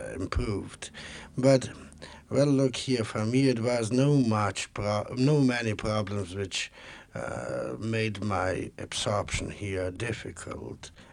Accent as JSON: {"language": "English", "region": "Saint Petersburg", "country": "Russia", "second_language": "English", "said": "I come from Leningrad, and the temperature here is just a problem which I have to get adjusted to."}